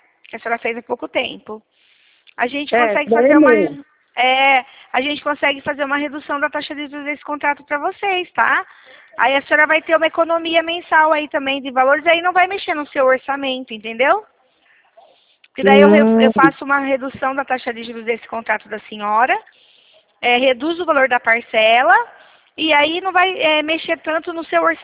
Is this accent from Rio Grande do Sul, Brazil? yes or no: no; São Paulo, Brazil; Nós somos de São Paulo.